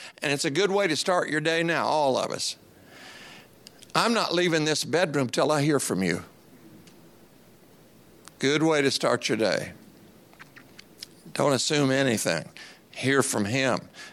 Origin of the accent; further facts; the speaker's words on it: Appalachia, United States; I'm a farm boy. I grew up in Appalachia. I'm poor.